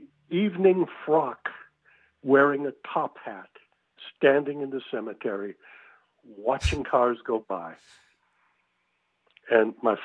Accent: Wisconsin, United States; About 16 miles from Madison. I call it my hometown because I lived there during my high school years. But this takes place outside of Deerfield, Wisconsin, in a small Norwegian cemetery.

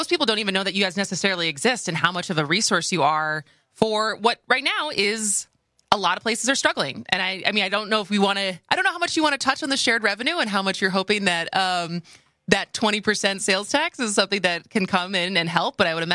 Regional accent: Madison, Wisconsin, United States; now in Milwaukee, United States; Because even I was from Madison and now live in Milwaukee. My parents are in central Wisconsin.

